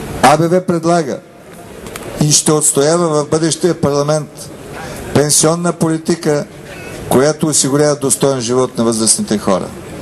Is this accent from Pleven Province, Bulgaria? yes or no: no; Lovech, Lovech Province, Bulgaria; Аз идвам от Ловеч